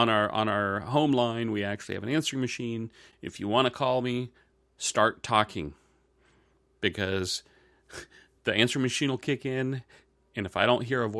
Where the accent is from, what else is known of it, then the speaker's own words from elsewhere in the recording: Germany; So growing up in Germany, my grandfather used to say that it takes 7 minutes to pour a Pils, right?